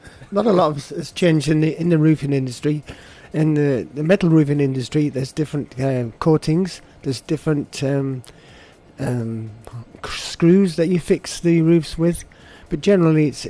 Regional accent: Barrow-in-Furness, North West England, United Kingdom; now in South Africa; A little town called Barrow in Furness.

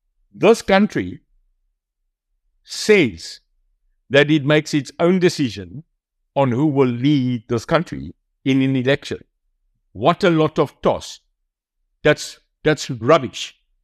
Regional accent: South Africa; I am a grandfather, I am a dad, I am a South African.

